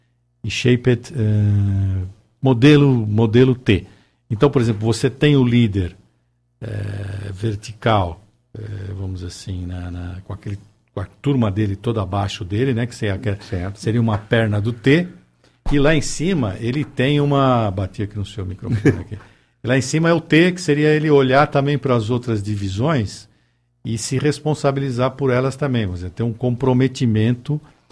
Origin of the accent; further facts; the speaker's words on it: Brazil; vamos supor, como brasileiros, né, temos, a gente importa muita coisa